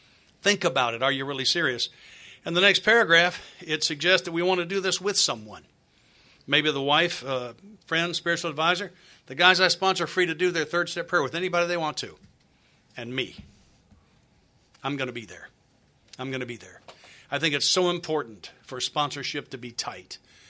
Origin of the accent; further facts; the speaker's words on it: the South, United States; I'm from the South. I'm not too slow for y'all now.